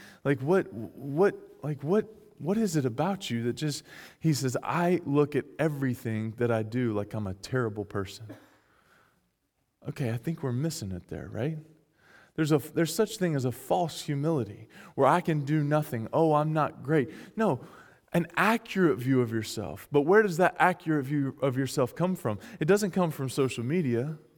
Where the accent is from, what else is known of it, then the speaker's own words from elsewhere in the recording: the South, United States; accent: southern; I like my southern accent.